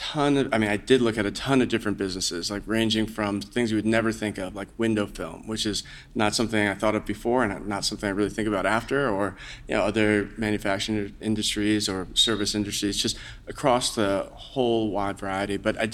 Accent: New York, United States; I grew up in the New York area, and my dad was in business

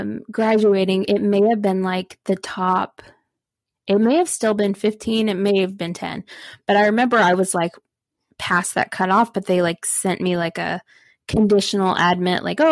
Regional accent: Mesquite, Texas, United States; now in Orlando, United States; I am going back to Texas, where I'm originally from, but I am going to Austin. So I'm originally from the Dallas area. I'm from Mesquite, home of Alyssa Edwards.

